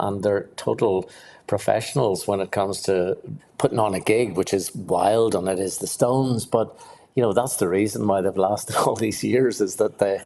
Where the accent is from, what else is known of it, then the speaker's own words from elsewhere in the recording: Armagh, Northern Ireland, United Kingdom; when I was growing up in Armagh, I just developed an interest in photography early on.